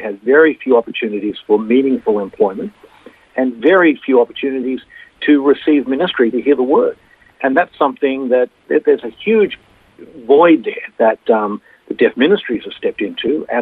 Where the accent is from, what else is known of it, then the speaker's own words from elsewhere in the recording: Sydney, New South Wales, Australia; also born or lived in Japan; I'm born and raised in Sydney, but I moved with my wife. My wife's Japanese. We moved to Japan and lived there for 25 years